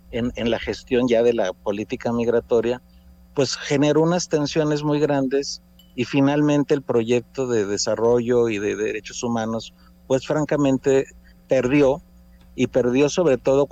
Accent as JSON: {"language": "Spanish", "country": "Mexico", "said": "De esos 221,000, más de 80,000 somos mexicanos."}